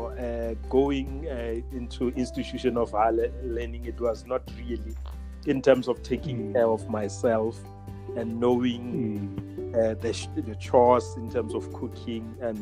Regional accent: Bushbuckridge, Mpumalanga, South Africa; also born or lived in Phalaborwa; yes, I was born in Bushbuckridge, in a village called Bevelshoek, around Akonhoek.

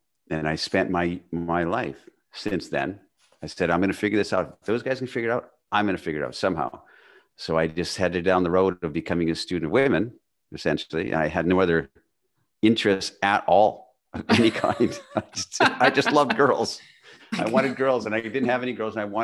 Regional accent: Canada; I was born and raised in Northwestern Canada in the wilderness, basically.

